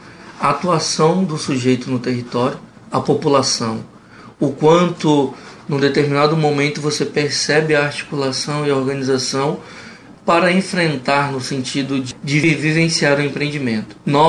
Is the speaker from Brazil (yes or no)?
yes; Altamira, Pará, Brazil; no meu caso, que sou de Altamira, criado, jogando bola, convivendo com muitos que foram...